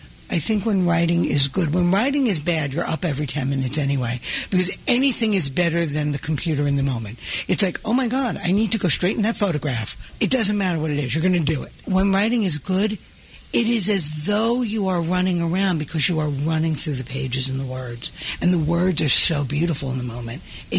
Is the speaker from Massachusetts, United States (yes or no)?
no; New York, United States; I am originally from New York. I don't live in New York now. I am originally from New York.